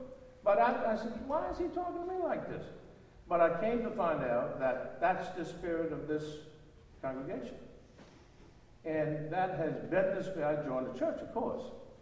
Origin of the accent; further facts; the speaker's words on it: Birmingham, Alabama, United States; how I grew up in Birmingham, and how I was affected by racism and hate